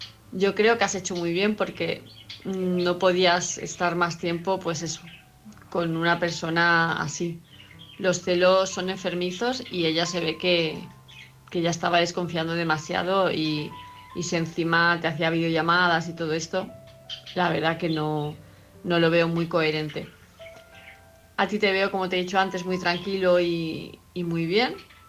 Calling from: Palma de Mallorca, Balearic Islands, Spain; de Palma de Mallorca

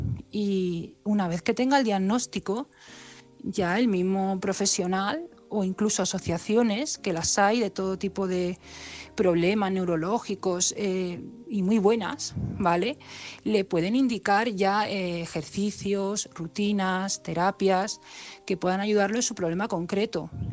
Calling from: Madrid, Community of Madrid, Spain; soy una amiga de Madrid

